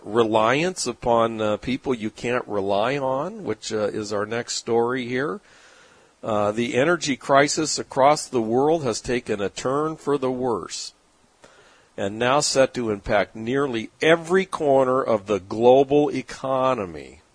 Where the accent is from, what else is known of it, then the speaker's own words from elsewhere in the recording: California, United States; Okay, and then, of course, in California, look, I grew up in California.